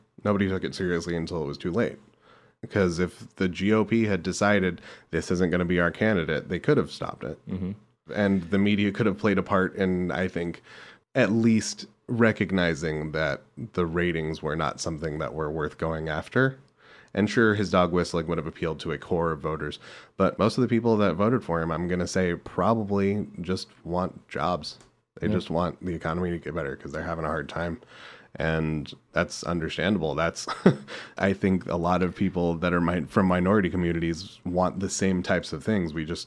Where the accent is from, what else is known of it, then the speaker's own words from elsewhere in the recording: California, United States; even growing up in California, which is extremely liberal, extremely forward thinking as far as that kind of stuff goes, socially liberal.